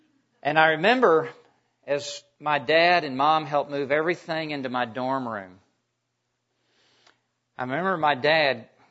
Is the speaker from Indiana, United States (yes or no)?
no; Memphis, Tennessee, United States; I grew up in Memphis, Tennessee. I went off to college at Texas Tech University.